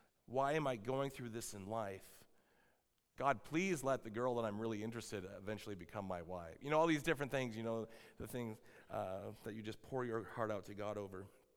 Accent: Albany, Oregon, United States; So this is from my hometown there, Albany, Oregon

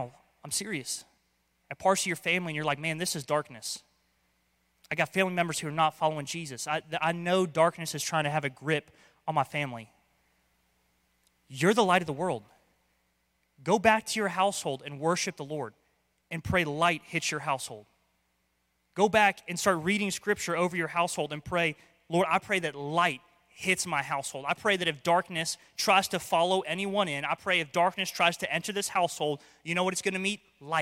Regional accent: Florida, United States; I don't know if it's because I grew up in Florida. I like being out in the sun.

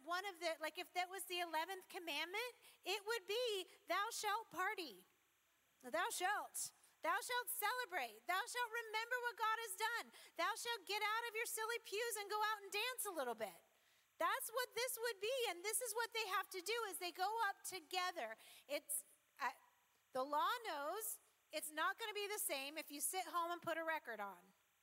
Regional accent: Bend, Oregon, United States; It's a little like in my city, I'm from Bend, and my house was about 30 seconds from Pilot Butte.

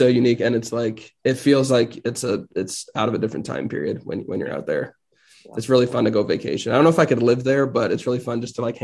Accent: Pennsylvania, United States; born there; I was born in Pennsylvania. That's where my mom's side of the family is all from. So they live in like the Lancaster Amish part of Pennsylvania.

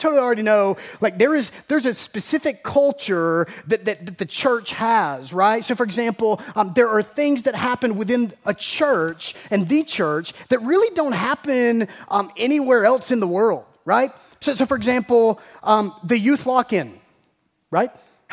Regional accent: Macon, Georgia, United States; I mean, I grew up in Macon, and so my wife and I are both originally from Macon

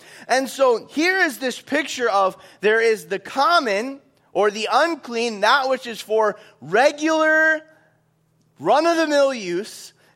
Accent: Florida, United States; Well, one of the things we do is we have seafood, right? I'm from Florida, and so that's like what we do.

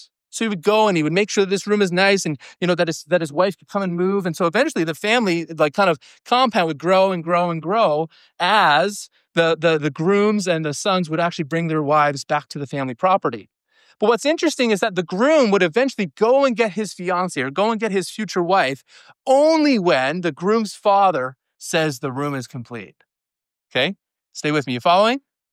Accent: Newfoundland and Labrador, Canada; But of course, I'm a Newfoundlander.

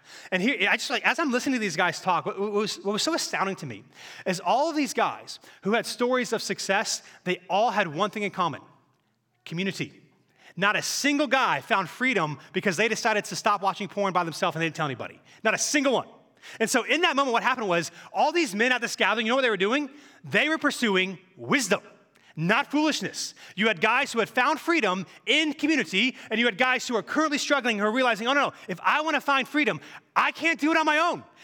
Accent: Cary, North Carolina, United States; I grew up in Cary, so kind of this area.

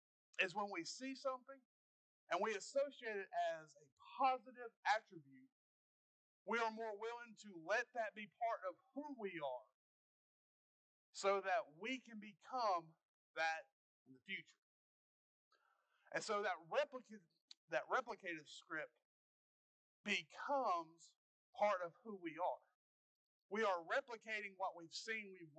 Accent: the South, United States; accent: Southern; I noticed that my Southern accent wasn't quite as strong as it used to be.

